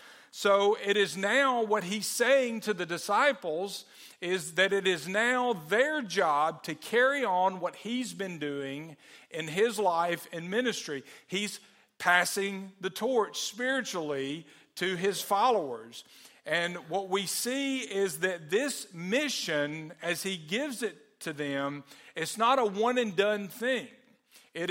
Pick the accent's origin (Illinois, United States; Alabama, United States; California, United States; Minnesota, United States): Alabama, United States; Forestdale; I remember the torch being carried through my hometown. In Forestdale, Alabama, they ran right up 78 Highway in Forestdale.